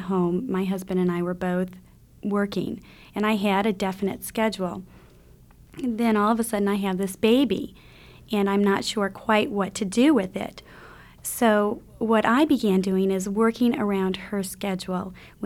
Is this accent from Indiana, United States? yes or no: yes; Indiana, United States; I'm from Northern Indiana.